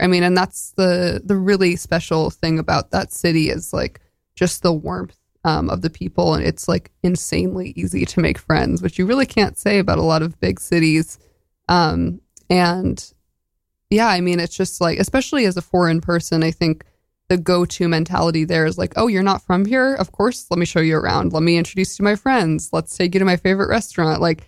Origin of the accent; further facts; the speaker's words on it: Boulder, Colorado, United States; I grew up in Boulder, and my parents actually enrolled my sister and I in a bilingual school growing up.